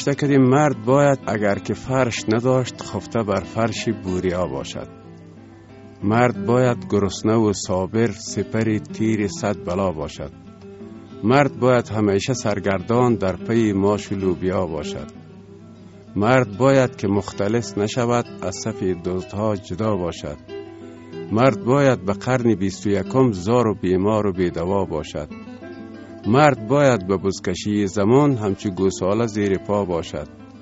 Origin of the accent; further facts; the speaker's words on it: Panjshir, Afghanistan; born there; also born or lived in Kabul; در خانواده روشن فکری با دنیا آمدیم. زادگاه اصلی ما ولایت پنجشیر است ولی زیستگاه ما بیش از 50 سال می شهر کابل است